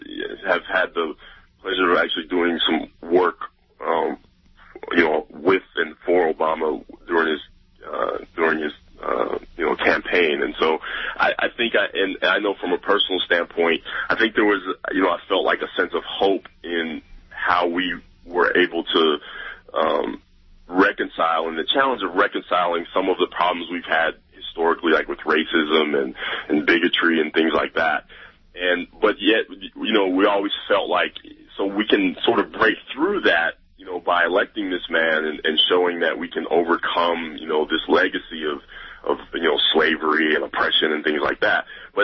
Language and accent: English; United States; I mean, I'm African American myself, so I've felt that from a personal sense.